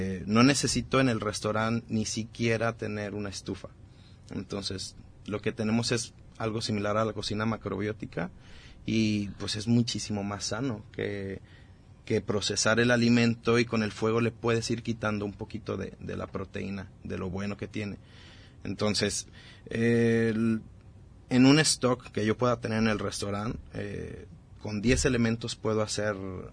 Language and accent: Spanish; Zapotlanejo, Jalisco, Mexico; also born or lived in Cancún / Playa del Carmen; now in Puerto Vallarta, Mexico; Yo soy originario de Zapotlanejo, Jalisco. Salí de ahí buscando la vida en el mar. Me fui primero a Cancún, Playa del Carmen, terminé acá en Puerto Vallarta.